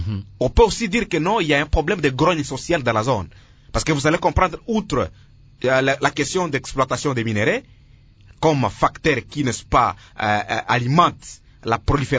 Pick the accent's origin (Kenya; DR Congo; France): DR Congo; Eastern DRC; parce que je suis de l'Est